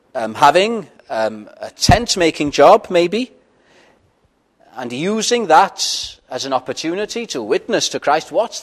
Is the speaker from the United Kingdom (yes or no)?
yes; Wales, United Kingdom; first language Welsh; English is a second language; I'm a Welsh-speaking Welshman. As Saul of Tarsus said, Hebrew of the Hebrews, well, I can say a Welshman of the Welshmen, coming from North Wales.